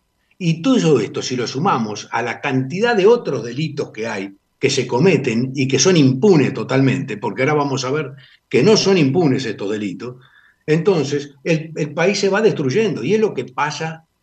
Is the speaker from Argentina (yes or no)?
yes; Argentina; yo, como ciudadano argentino, me termino también irritando